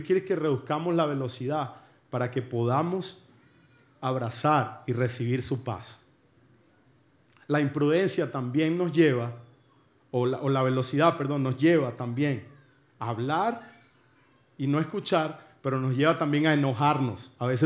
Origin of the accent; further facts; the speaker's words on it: Venezuela; A ver, somos venezolanos.